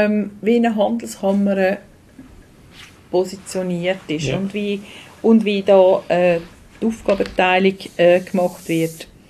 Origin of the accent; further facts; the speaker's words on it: Switzerland; Das ist in der Stadt bei uns in der Schweiz